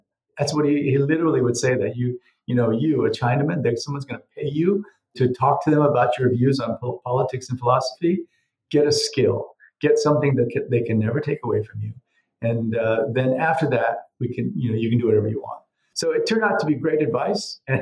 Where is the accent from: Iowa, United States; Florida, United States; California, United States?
Iowa, United States; I was, you know, growing up in Iowa, right next to the University of Iowa, where, you know, all of these anti-war demonstrations were going on.